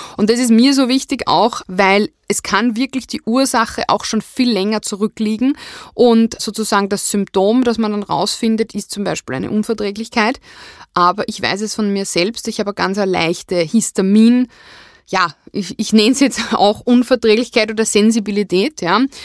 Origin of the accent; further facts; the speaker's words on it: Upper Austria, Austria; ich bin aus Oberösterreich